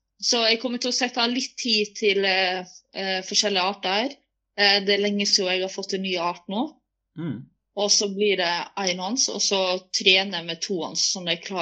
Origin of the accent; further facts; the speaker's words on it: Rauma, Møre og Romsdal, Norway; Det minner meg om Rauma, der jeg vokste opp, med fjellene og vakker elv.